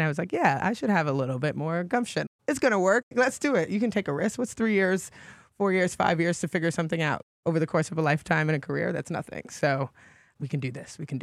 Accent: New York City, New York, United States; I'm from the Bronx, New York.

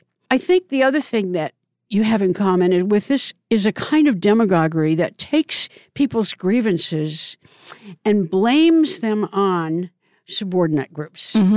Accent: Oregon, United States; And for example, Oregon, which happens to be my home state

